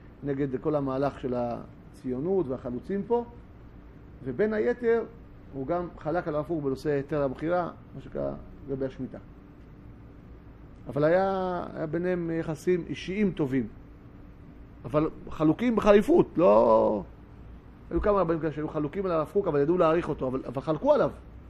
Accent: Eilat, Southern District, Israel; אני הייתי אילתי

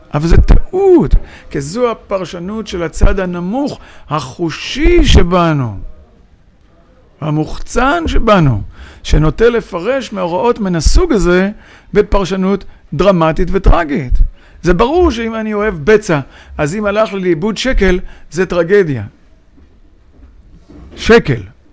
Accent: Northern District, Israel; עמק ירדן, זה קצת קרוב לליבי, כי שם גדלתי.

